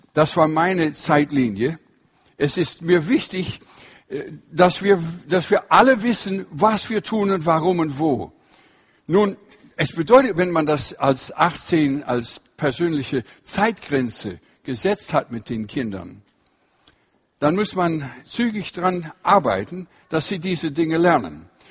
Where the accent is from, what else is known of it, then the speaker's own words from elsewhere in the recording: Washington, United States; Ich bin aufgewachsen im Nordwesten, angrenzend an Kanada ist der Bundesstaat Washington. Und von der Mitte, von diesem Bundesstaat, bin ich gekommen